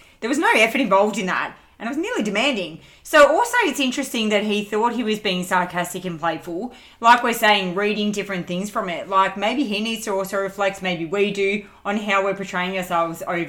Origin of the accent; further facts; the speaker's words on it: Melbourne, Victoria, Australia; what I'm like when I'm back in Melbourne in my hometown.